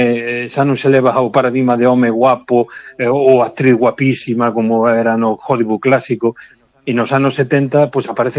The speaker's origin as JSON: {"language": "Galician", "town": "A Coruña", "region": "Galicia", "country": "Spain", "said": "para os que somos da Coruña, dos barrios da Coruña, é unha película moi personal"}